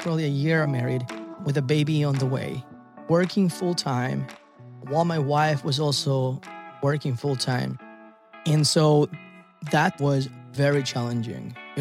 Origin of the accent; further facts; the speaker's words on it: Mexico; English is a second language; moved away as an adult; I was born and raised in Mexico and I had my high school diploma from Mexico